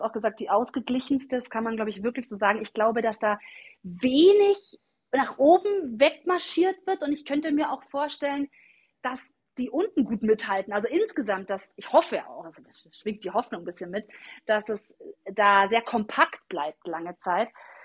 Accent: Augsburg, Bavaria, Germany; ich komme ja aus Augsburg

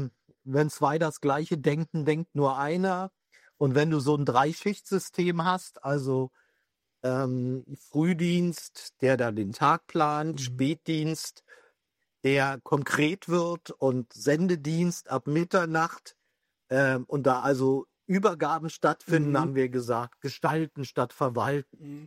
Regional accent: Berlin, Germany; für mich als Berliner

